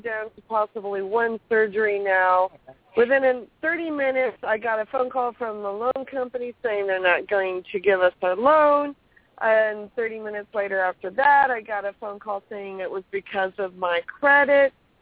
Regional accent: California, United States; I am California girl. Yes.

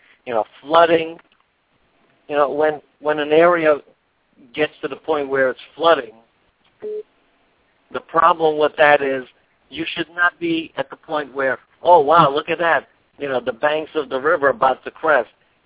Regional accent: New York, United States; it wasn't until the Sandy storm hit the, you know, came up the Northeast that affected my hometown in the New York area

